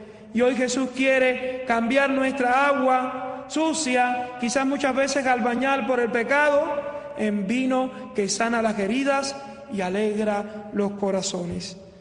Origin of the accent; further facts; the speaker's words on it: Cuba; por mi pueblo, por mi patria Cuba